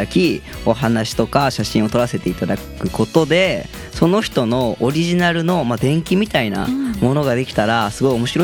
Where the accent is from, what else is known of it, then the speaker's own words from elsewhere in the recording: Hatsukaichi, Hiroshima, Japan; 廿日市は本当に小さな頃から生まれ育った町だからこそ、